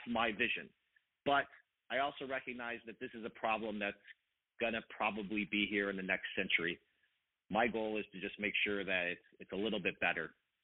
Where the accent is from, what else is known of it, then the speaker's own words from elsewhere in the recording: Midwest, United States; I'm an Irish Catholic boy from the Midwest.